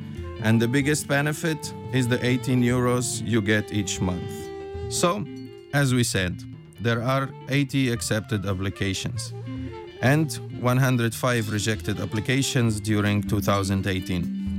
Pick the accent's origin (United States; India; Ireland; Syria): Syria; now in Slovenia; I'm from Syria and I live in Slovenia as a refugee and studying economics